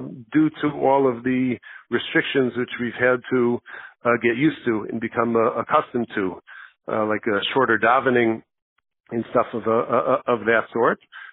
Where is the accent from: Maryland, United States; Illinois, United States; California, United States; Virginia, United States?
Illinois, United States; Skokie; I'm actually born and bred in Skokie. So I have a unique perspective. It's a Skokie is a suburb just north of Chicago. It's a wonderful community, a very warm community.